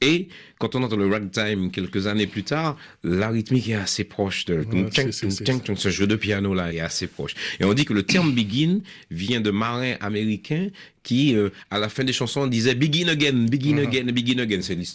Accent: Martinique, France; Alors, nous sommes martiniquais.

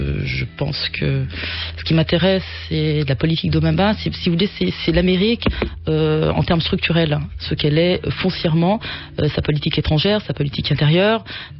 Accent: France; first language French; je suis algérienne et en réalité, je suis française. Vous voyez, je suis française parce que ma première langue c'est le français, c'est une réalité. J'ai vécu en France, j'ai une sensibilité française, j'ai une culture française

